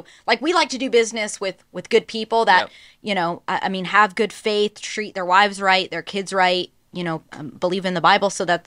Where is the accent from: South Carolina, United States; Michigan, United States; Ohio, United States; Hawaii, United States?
Hawaii, United States; now in Washington State, United States; But I realize one of the reasons why I moved from Hawaii and why I went to Washington State is because I was getting a cap too.